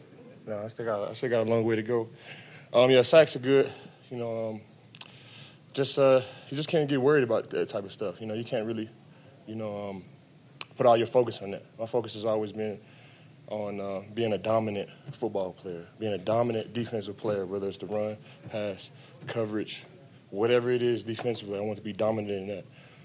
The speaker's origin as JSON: {"language": "English", "town": "Dallas", "region": "Texas", "country": "United States", "said": "I'm from Dallas. I'm a family. We're huge Dallas Cowboys fans."}